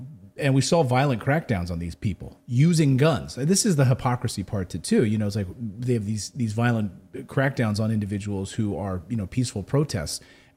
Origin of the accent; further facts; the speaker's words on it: Philadelphia, Pennsylvania, United States; You know, I'm from Philadelphia, where almost every violent crime is with an illegal gun.